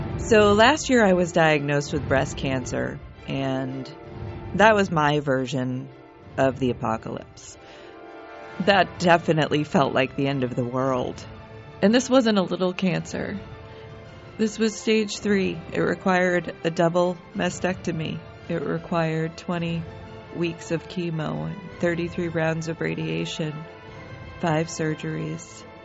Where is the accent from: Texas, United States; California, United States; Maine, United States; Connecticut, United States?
Maine, United States; Portland; I'm from Portland, Maine.